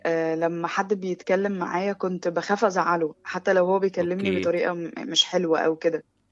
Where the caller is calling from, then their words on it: Cairo, Cairo Governorate, Egypt; أنا من القاهرة.